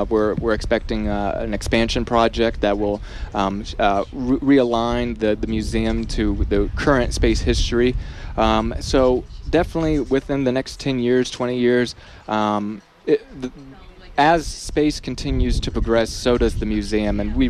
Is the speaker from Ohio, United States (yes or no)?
yes; Ohio, United States; Yeah, so I was born and raised here in Northwest Ohio